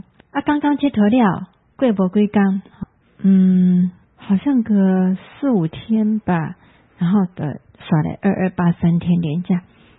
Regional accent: Taiwan; 那我们台湾人呢，其实真正长辈会在这过年的时候围炉的时候跟家里孙子说这些悲惨的往事

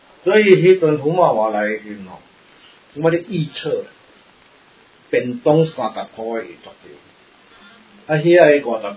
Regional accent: Taiwan

